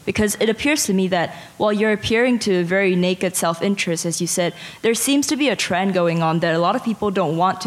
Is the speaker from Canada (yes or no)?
no; Singapore; I'm also from Singapore